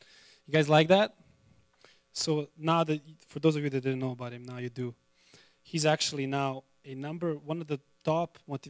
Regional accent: Serbia; right now he's in Serbia, in my home country, which is kind of cool. He's actually Serbian too.

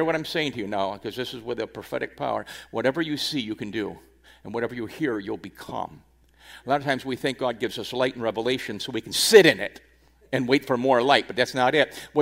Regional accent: Niagara Falls, New York, United States; I was raised in Niagara Falls.

